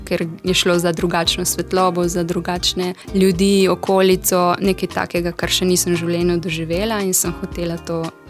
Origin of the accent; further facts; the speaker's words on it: Ajdovščina, Gorizia, Slovenia; also born or lived in Šempeter pri Novi Gorici; Iz Ajdovščine, prav iz Ajdovščine. Rojena sem pa v Šempetru pri Novi Gorici.